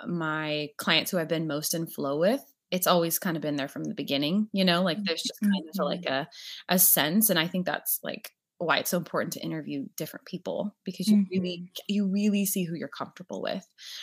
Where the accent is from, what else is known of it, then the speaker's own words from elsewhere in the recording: California, United States; I'm originally from California